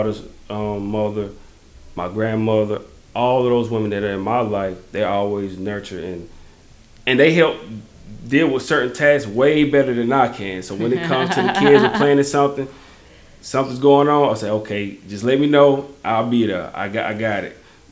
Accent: South Carolina, United States; I'm rooting for the Gamecocks since I'm from South Carolina, so that's who I'm rooting for.

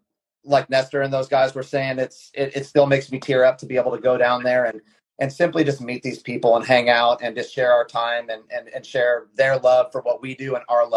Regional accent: Baja California, Mexico; I grew up in Baja.

